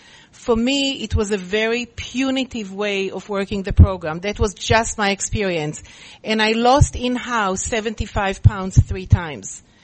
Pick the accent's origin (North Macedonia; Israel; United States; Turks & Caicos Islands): Israel; born there; English is a second language; And I was born in Israel, as you can tell, I guess, by my accent.